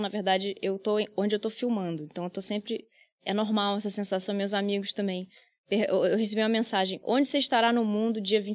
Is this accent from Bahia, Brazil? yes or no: no; Rio de Janeiro, Brazil; me preocupa como carioca, assim, o que está acontecendo com a cidade